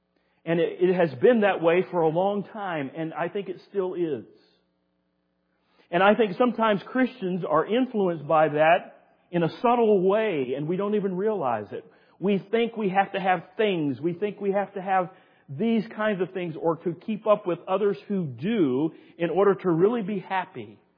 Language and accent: English; United States